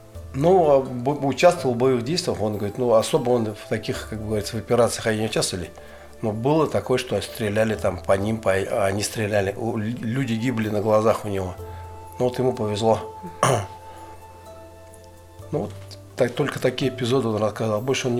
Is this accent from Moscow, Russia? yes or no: no; Zakamensk, Buryatia, Russia; born there; старшая сестра родилась, уехали в Закаменск. Я родился уже в Закаменске в 60-м году.